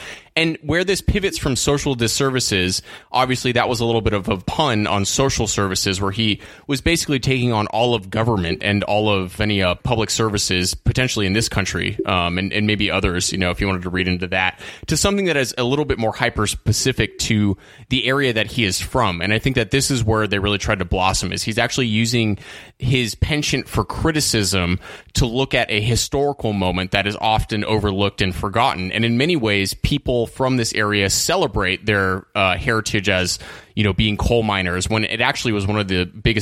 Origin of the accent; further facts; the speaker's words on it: California, United States; now in New Orleans, United States; Being from Northern For California, sure.